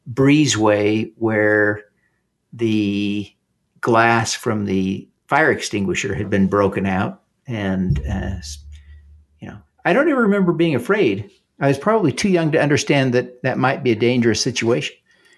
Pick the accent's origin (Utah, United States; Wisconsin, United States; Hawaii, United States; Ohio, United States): Utah, United States; Provo; born there; Yes, I was born in Provo when my father was doing a PhD at BYU.